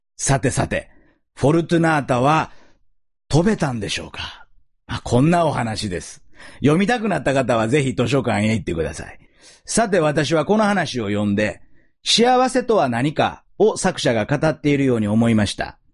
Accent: Osaka, Japan; 私は大阪で生まれ育ちましたが、社会科見学で覚えているのは、水道局、仁徳天皇陵、奈良の大仏と奈良公園の鹿、またその糞です。

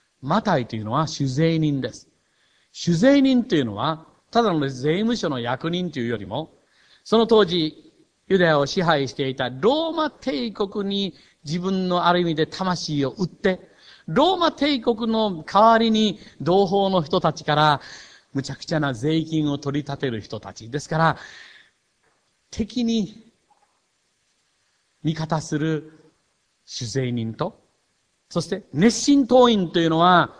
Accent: Takamatsu, Kagawa, Japan; 帰るべきところは、高松ですか？私の出身地の信仰を持った母教会のある高松ですか？

